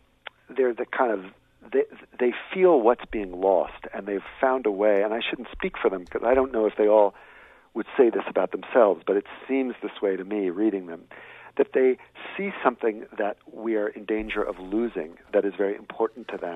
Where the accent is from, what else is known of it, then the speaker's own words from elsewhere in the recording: Washington, District of Columbia, United States; I'm from Washington, D.C., so I remember it too.